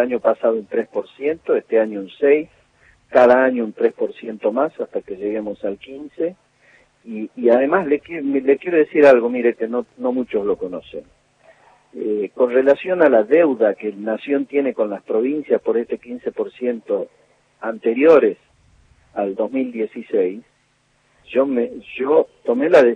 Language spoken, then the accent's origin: Spanish; Argentina